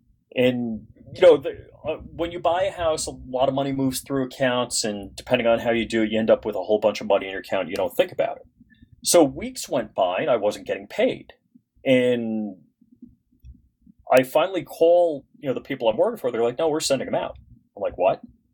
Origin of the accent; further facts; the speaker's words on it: Islip, New York, United States; so I never realized how good the post office was in my hometown and on Long Island, New York. One, if you sent a letter to … in Islip, New York, we got it.